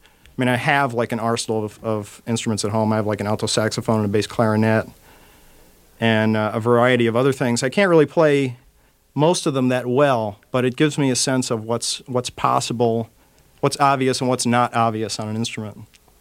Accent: New Jersey, United States; also born or lived in Brooklyn, New York / Long Island; I was born in New York City. I was born in Brooklyn. Grew up in suburban New Jersey and on Long Island.

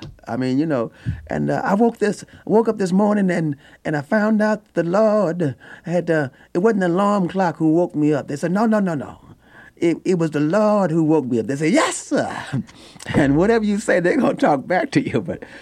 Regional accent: Kansas City, United States; I was born in Kansas City, and, you know, I was raised in the black church. I have a black background and black religion, black church, you might say. And, in fact, I went to school at Sumner High School.

